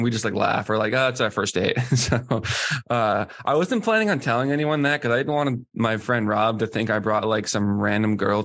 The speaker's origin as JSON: {"language": "English", "town": "Boston", "region": "Massachusetts", "country": "United States", "tie": "born or raised there", "said": "And for the Bruins specifically, my hometown team, it means nothing if you don't win the cup."}